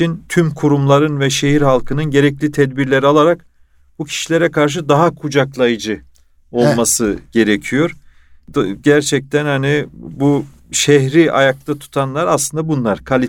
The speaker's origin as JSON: {"language": "Turkish", "region": "Elazığ", "country": "Turkey", "said": "Hani sizin de ben Elazığlı olarak çok"}